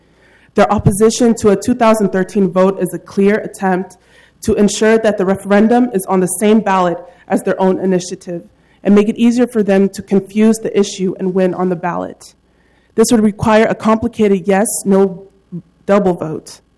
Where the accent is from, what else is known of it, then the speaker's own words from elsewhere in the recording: Portland, Oregon, United States; I was raised in Portland for 12 years, and being a Portland native, I have a strong passion for the community.